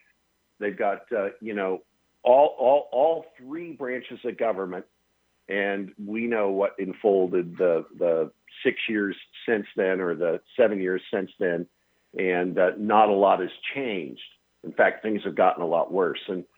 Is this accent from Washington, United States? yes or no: yes; Seattle, Washington, United States; moved away as an adult; So I'm originally from Seattle. I hopped in my car and I drove to Washington, D.C. and I joined the Reagan administration.